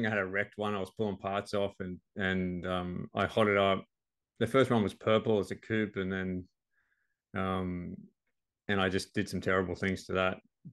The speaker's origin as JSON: {"language": "English", "town": "Sydney", "region": "New South Wales", "country": "Australia", "tie": "born or raised there", "said": "where I grew up in Sydney, and I moved kind of away up to the Central Coast and of Sydney, which is just about an hour out"}